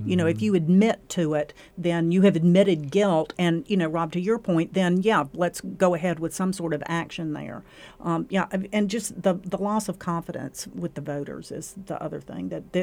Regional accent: Atlanta, Georgia, United States; I grew up in Atlanta, went to college in North Carolina.

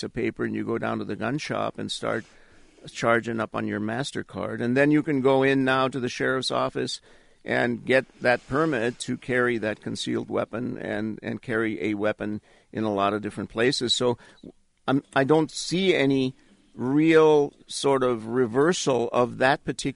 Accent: Cali, Valle del Cauca, Colombia; you could buy ammunition from about four guys on each corner of the main plaza of Cali, Colombia, my hometown.

